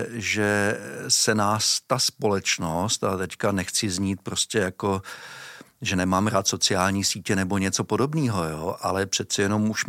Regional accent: Mladá Boleslav, Central Bohemian Region, Czechia; Já jsem původem z Mladé Boleslavy, jo.

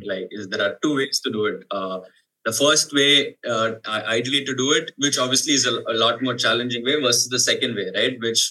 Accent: Chennai, Tamil Nadu, India; Rahul and I used to play a lot of football together growing up in Chennai.

